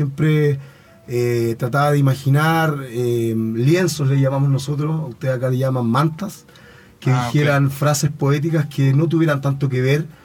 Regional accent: Chile; Sí, efectivamente, yo soy de Chile.

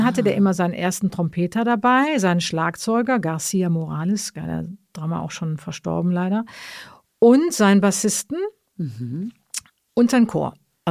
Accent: Cologne, North Rhine-Westphalia, Germany; ich komme ja eigentlich aus Köln

